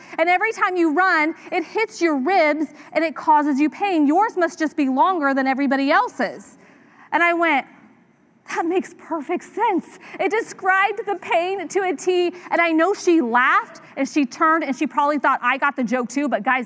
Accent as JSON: {"language": "English", "region": "Indiana", "country": "United States", "tie": "born or raised there", "said": "I was raised in Indiana, and we had to complete a triathlon to pass freshman gym."}